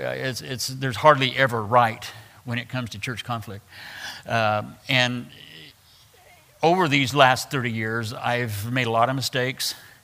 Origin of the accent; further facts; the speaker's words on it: Wichita, Kansas, United States; I just kind of expected them to accept me the way that my people in Wichita accepted me